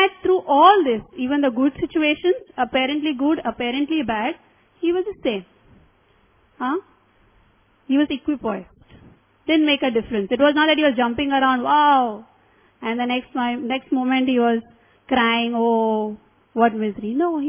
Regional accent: Mumbai, Maharashtra, India; We are all from Mumbai, most of us, I believe.

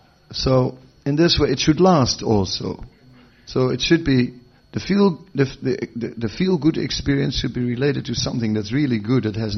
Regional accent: Amsterdam, North Holland, Netherlands; English is a second language; Like, I'm from Amsterdam

